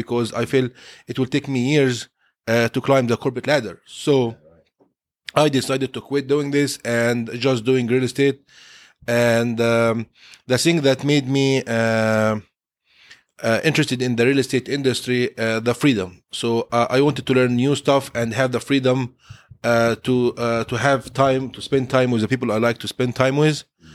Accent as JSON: {"language": "English", "country": "Egypt", "tie": "born or raised there", "moved": "as an adult", "lives_now": "United States", "said": "So I grew up in Egypt."}